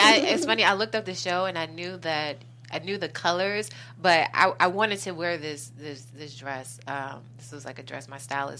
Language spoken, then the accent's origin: English; Chicago, Illinois, United States; You know, I'm originally from Chicago.